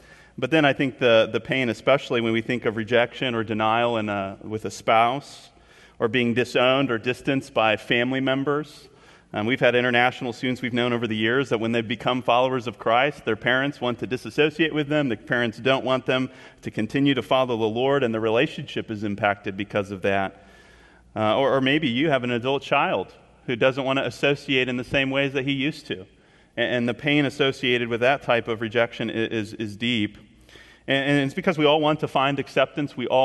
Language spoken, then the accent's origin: English; California, United States; I was originally from California, in case you wanted to know. And then ended up coming to Purdue.